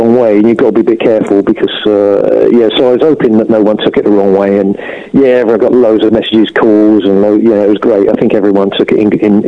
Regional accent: London, United Kingdom; also born or lived in Somerset; No, I'm a London boy, mate. You may tell that, and you know, sort of born and brought up in London. Moved to Somerset when I was quite young, 11 or 12. Stayed here for a few years. Moved back to London.

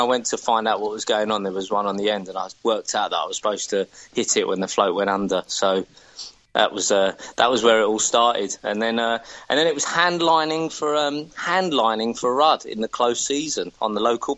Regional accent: Colchester, East of England, United Kingdom; when I went back to Colchester when I joined Corder, because I thought I'd go to my hometown. It was only an hour away. But yeah, I actually moved to Colchester originally in 1985. It was the year we moved to England, really.

